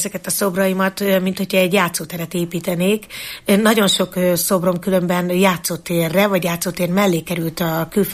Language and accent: Hungarian; Eger, Heves, Hungary; egri nőként itt nőttem fel